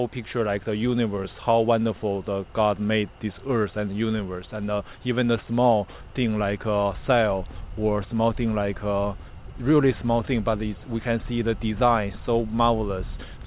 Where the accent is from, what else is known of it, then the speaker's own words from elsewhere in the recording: Northeast China, China; English is a second language; I'm from the northeast of China. I think my hometown is not close, but it is true there is no Christian culture there.